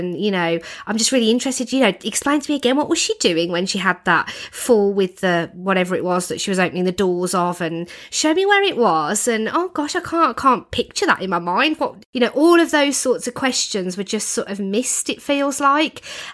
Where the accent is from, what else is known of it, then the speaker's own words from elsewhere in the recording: United Kingdom; as Brits, you know, as British people